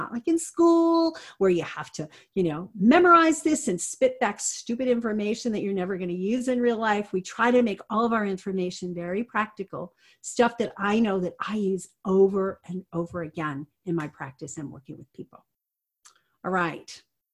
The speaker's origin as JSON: {"language": "English", "region": "New York", "country": "United States", "said": "I'm Italian. I'm from New York, and I am the oldest of 9 children."}